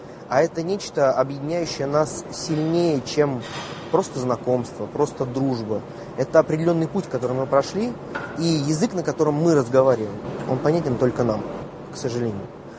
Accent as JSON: {"language": "Russian", "region": "Moscow Oblast", "country": "Russia", "said": "Я из Московской области."}